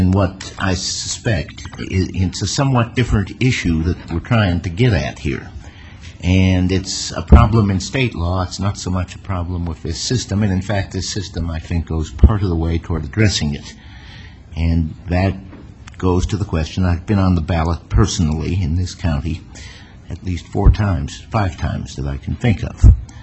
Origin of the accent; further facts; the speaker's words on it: Chicago, Illinois, United States; born there; Look, I was born in Chicago.